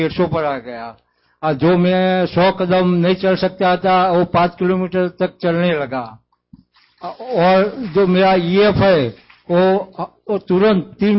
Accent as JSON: {"language": "Hindi", "town": "Unjha", "region": "Gujarat", "country": "India", "said": "मैं उंझा गुजरात से आता हूँ।"}